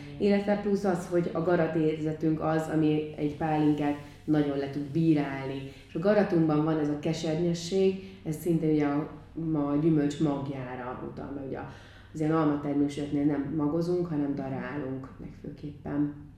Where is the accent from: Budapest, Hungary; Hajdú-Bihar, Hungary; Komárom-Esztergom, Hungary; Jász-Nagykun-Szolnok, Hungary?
Budapest, Hungary; érdekes, hogy én Törzsgyökeres 7. kerületi vagyok.